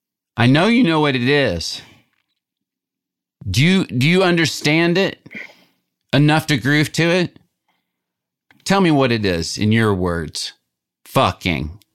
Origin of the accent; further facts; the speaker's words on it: Little Rock, Arkansas, United States; Well, the Ozarks. So that's what my mother was brought up in. But I'm from Little Rock.